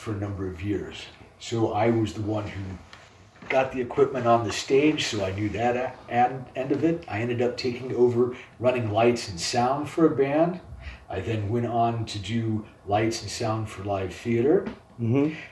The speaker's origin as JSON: {"language": "English", "town": "Columbus", "region": "Ohio", "country": "United States", "moved": "yes", "lives_now": "Chicago, United States", "said": "Yes, I'm from Columbus, Ohio."}